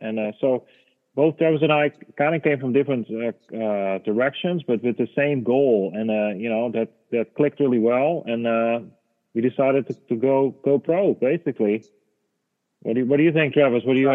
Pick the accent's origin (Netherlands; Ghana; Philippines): Netherlands; moved away as an adult; now in United States; I'm from the Netherlands originally. Moved to the United States in 2007.